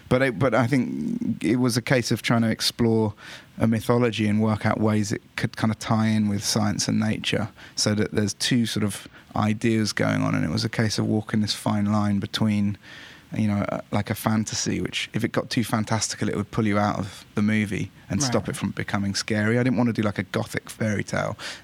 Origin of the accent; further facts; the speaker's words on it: England, United Kingdom; the closest sort of and most potent mythology to me growing up in England was Ireland.